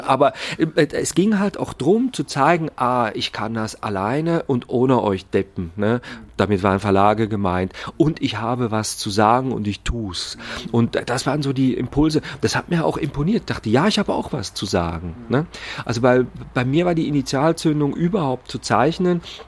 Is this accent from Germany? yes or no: no; Zurich, Switzerland; Also bei uns, ich komme ja aus Zürich